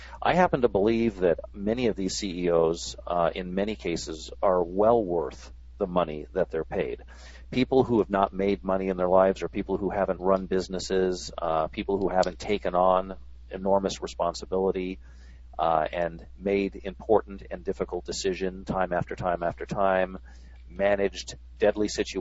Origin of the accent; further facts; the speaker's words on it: New York, United States; born there; I have gone back to New York a couple of times because I was born in New York